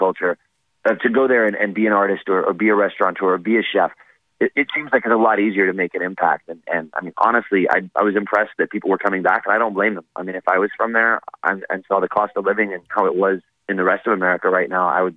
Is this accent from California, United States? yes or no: yes; California, United States; I'm from California originally.